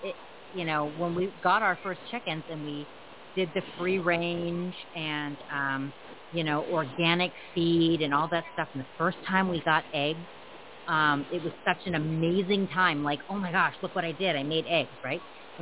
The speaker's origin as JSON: {"language": "English", "town": "San Diego", "region": "California", "country": "United States", "tie": "born or raised there", "said": "I grew up in San Diego, you know. Like, this is very liberal indoctrination schools, right? I graduated in 2000, right?"}